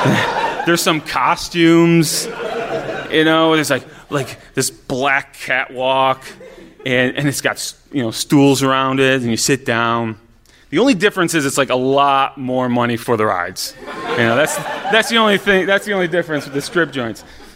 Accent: Utica, New York, United States; My story takes place in the late 90s in downtown Utica, which was my hometown. It was the day before the eve I left for college, so it was my last day in town

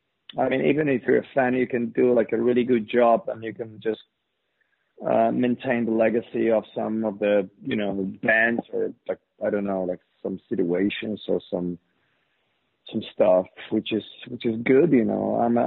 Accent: Poland; born or raised there; English is a second language

